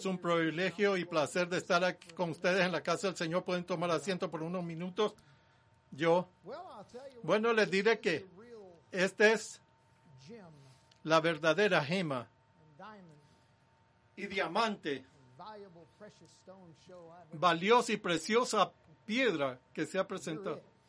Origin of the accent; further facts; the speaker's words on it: California, United States; moved away; Yo soy de California del Norte originalmente.